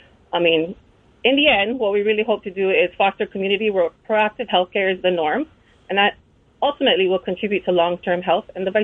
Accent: Hawaii, United States; I was born and raised on Oahu

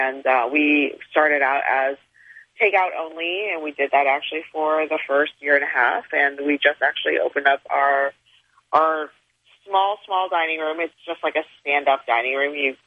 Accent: Dearborn, Michigan, United States; I'm actually from Dearborn, Michigan.

